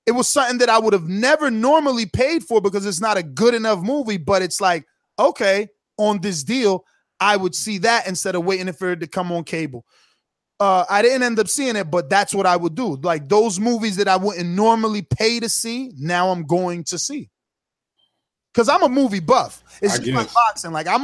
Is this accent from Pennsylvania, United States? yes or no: yes; Philadelphia, Pennsylvania, United States; I came from Philly. I was working at Home Depot.